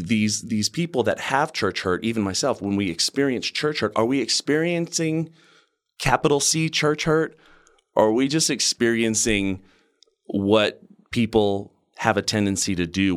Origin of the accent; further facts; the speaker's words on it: California, United States; I was raised, we call it the concrete jungle, where I'm from the Inland Empire